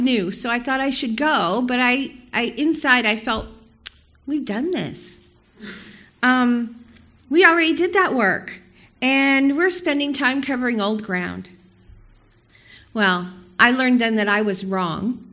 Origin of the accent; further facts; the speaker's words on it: Long Beach, California, United States; I grew up here in Long Beach, a city with a very high level of diversity.